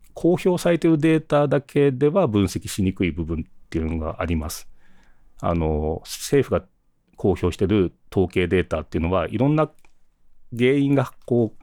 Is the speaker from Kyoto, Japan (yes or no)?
no; Gunma, Japan; 僕も群馬出身なので、